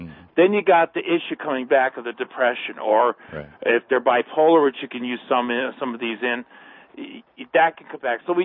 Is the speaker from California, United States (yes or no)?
yes; California, United States; I'm from California, but that's okay.